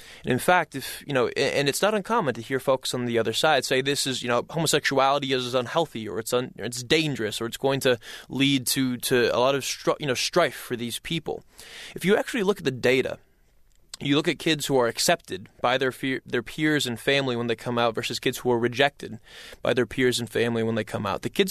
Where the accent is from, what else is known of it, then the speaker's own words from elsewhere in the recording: Iowa, United States; You know, growing up in Iowa, it's a very religious state